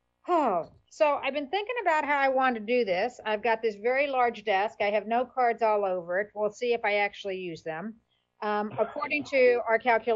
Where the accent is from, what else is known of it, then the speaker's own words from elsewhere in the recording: Wetumpka, Alabama, United States; So I told you … I am from Wetumpka, Alabama. You might notice I don't have a Southern accent.